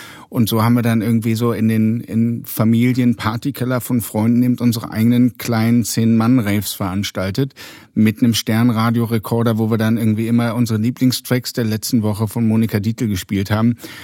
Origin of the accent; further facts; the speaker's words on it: Berlin, Germany; Und ansonsten bin ich aber in Friedrichshain zur Schule gegangen.